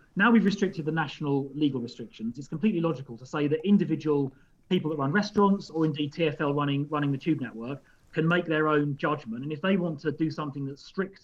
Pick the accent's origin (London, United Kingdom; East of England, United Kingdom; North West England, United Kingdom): London, United Kingdom; And as I say, as a Londoner, I respect that.